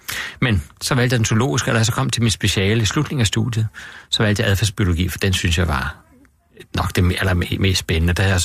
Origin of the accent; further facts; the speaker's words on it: Virum, Capital Region of Denmark, Denmark; Jeg voksede op i Virum, og det er jo ude, hvor der er en masse dejlig natur rundt omkring Furesøen, og der er noget dejlige moseområder nede af skovområdet.